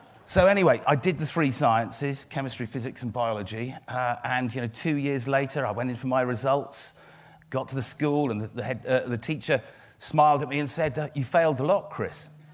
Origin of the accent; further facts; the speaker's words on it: South West England, United Kingdom; Myself personally, I grew up on Dartmoor. My dad was a doctor, my mum was a nurse. And they took me, you know, I grew up on the edge of the moors.